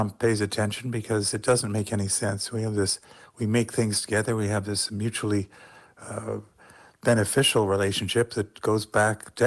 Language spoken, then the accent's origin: English; Canada; now in United States; I'm struck by my neighbors who are coming up to me because I know I'm Canadian and almost apologetic